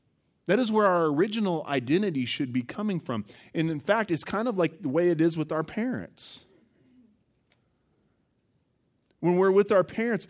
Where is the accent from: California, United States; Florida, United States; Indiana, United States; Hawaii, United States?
Indiana, United States; Evansville; I'm from Evansville. I'm from Indiana.